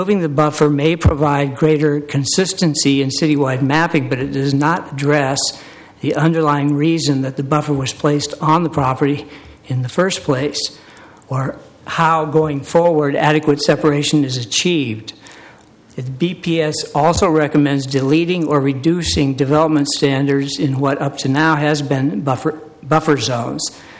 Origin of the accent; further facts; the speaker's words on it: Oregon, United States; I'm from Willamette Heights